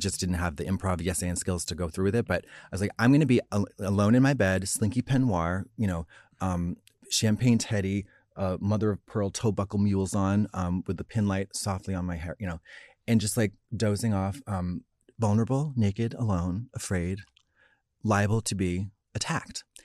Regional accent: Massachusetts, United States; so I'm from the East Coast. I had never, close to Salem, which is the witch town

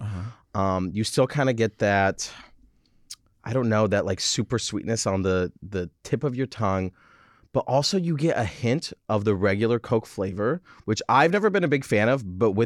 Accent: Michigan, United States; and I grew up in Michigan, so like, like middle of nowhere.

